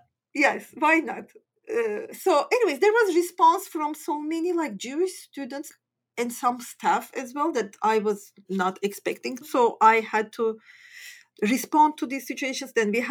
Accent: Turkey; English is a second language; Like, I come from Turkey.

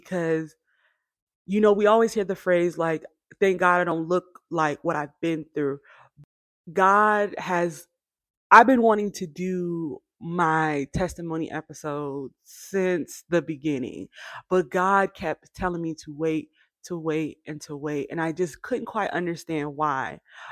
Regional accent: Warner Robins, Georgia, United States; and I'm from Warner Robins.

